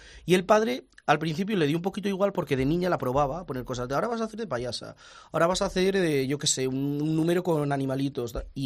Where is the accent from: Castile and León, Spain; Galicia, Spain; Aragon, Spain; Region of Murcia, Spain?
Castile and León, Spain; León; en mi tierra, en León